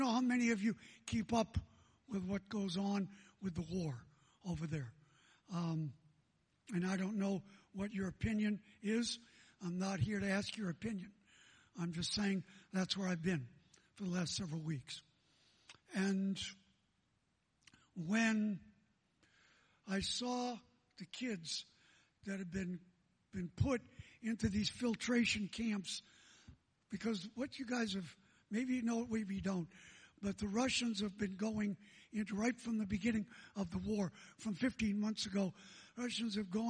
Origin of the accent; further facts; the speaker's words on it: United States; now in Singapore; I know it's Singapore, I'm American, so you guys know how it goes.